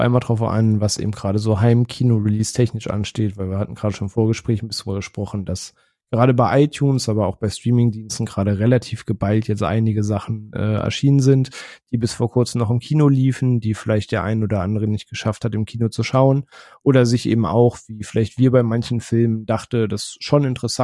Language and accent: German; Lower Saxony, Germany; in meiner Heimatstadt auch sehr häufig auf Mittelaltermarkt war